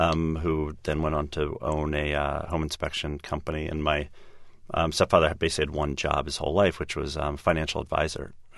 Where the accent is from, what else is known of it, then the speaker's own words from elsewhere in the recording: Washington, District of Columbia, United States; I grew up in the Washington, D.C. area.